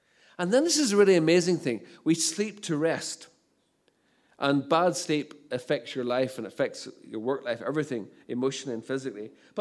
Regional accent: Northern Ireland, United Kingdom; I'm the guy from North Antrim Farmer in Hong Kong, you know, feeling humidity for the first time in my life.

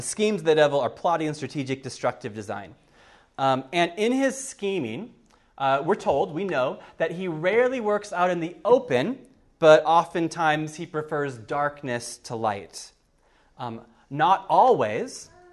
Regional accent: United States; moved away as an adult; now in Cork, Ireland; as you can guess from my accent, I'm not from Cork. I grew up for the first 19 years of my life in the U.S.

